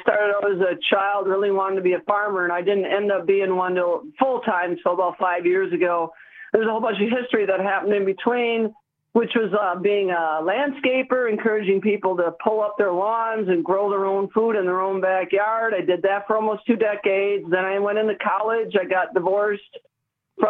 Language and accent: English; Milwaukee, Wisconsin, United States; born or raised there